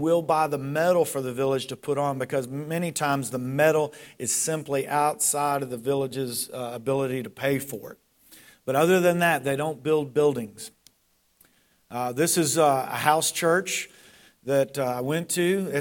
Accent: United States; I'm an American, but I'd rather not do that.

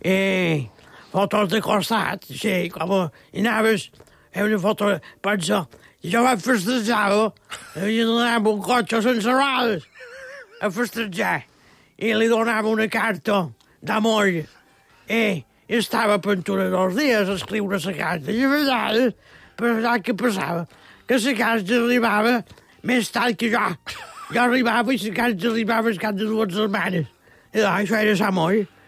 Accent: Balearic Islands, Spain; Com a bon mallorquí, quasi no surti de Mallorca

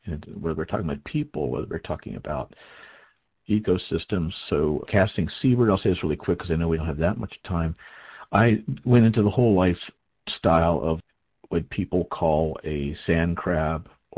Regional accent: the South, United States; You know, I grew up in the South. We take things kind of slowly. We say, yes, ma'am, yes, sir.

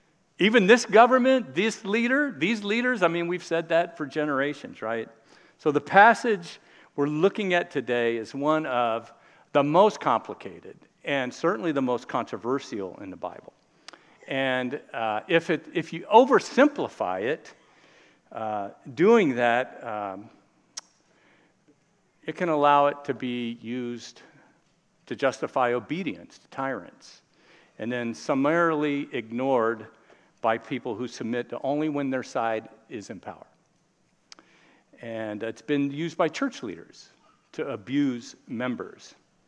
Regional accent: Miami Gardens, Florida, United States; So those of you that don't know, I grew up in Miami Gardens, actually.

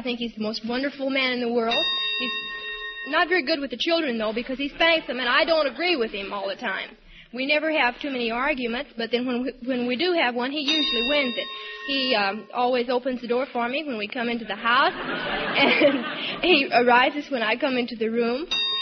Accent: Tyler, Texas, United States; Tyler, Texas.

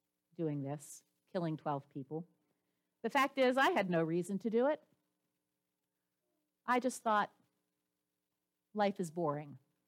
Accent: Pennsylvania, United States; And growing up in Pennsylvania, that hit home with me.

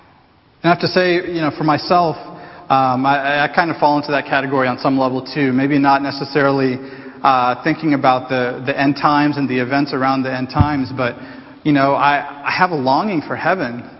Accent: Houston, Texas, United States; Well, growing up in Houston, I remember, you know, the local ABC news station, their nightly news program was called Eyewitness News.

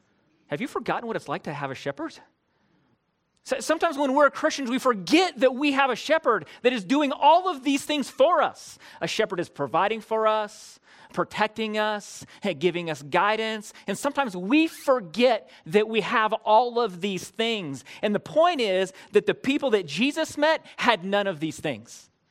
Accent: San Bernardino, California, United States; You know that I grew up in San Bernardino. Our house was built on Little Mountain.

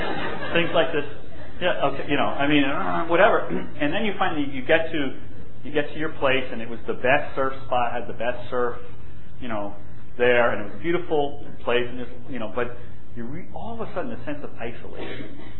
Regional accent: Long Island, New York, United States; now in Beaver Falls, United States; You know, I grew up on Long Island surfing, and I love to do it. And now I'm a fish out of water in Beaver Falls, you know.

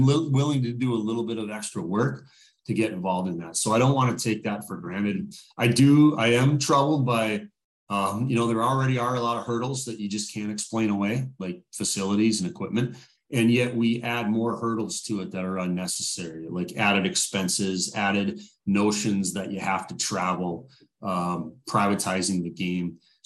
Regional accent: Duluth, Minnesota, United States; I grew up in Duluth

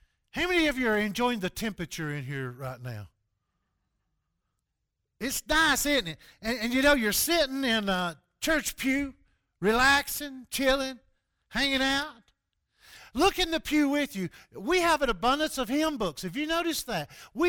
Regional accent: Southeast, United States; I grew up in the Southeast, you can kind of tell.

